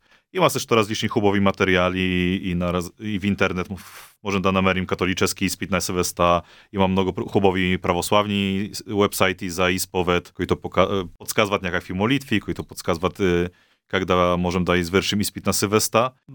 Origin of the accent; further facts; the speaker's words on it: Poland; Bulgarian is a second language; съм поляк, а трябва да се изповядвам на български.